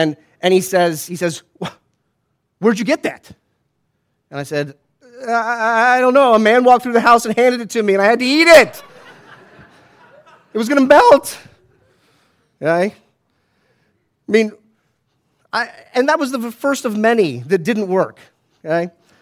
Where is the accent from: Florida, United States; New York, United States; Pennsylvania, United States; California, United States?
Florida, United States; I grew up in Florida.